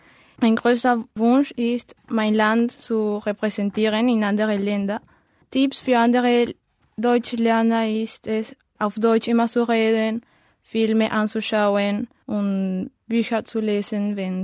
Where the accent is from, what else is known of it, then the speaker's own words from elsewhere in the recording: Lima, Peru; German is a second language; now in Germany; Ich komme aus Lima, Peru. Ich bin 1997 geboren. Ich bin eine Schülerin. Ich lerne Deutsch